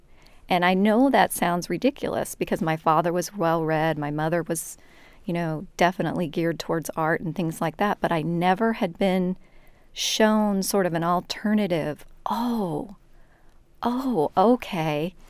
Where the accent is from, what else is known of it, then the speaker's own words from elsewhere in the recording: Midwest, United States; When I first got to college, I was raised in the Midwest, and after my mother had a nervous breakdown, we came back to the States